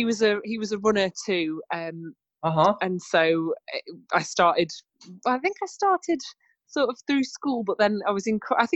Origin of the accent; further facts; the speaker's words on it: Chesterfield, East Midlands, United Kingdom; I grew up in Chesterfield, so not that far from here.